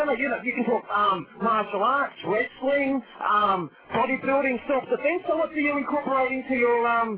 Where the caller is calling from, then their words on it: Sydney, New South Wales, Australia; Finding that here in Sydney as well. I'm calling you from the Uber Beach again. It's pretty laid back here.